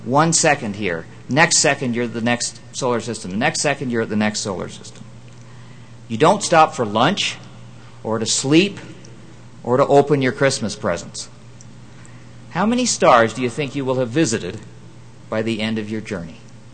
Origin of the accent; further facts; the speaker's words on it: Canada; Actually, I'm from Canada, but you know what I mean.